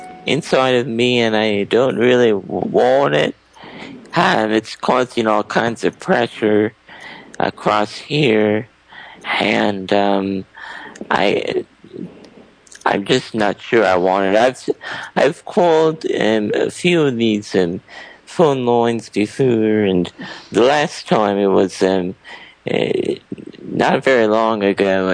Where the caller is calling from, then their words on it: Chicago, Illinois, United States; I'm calling from Chicago.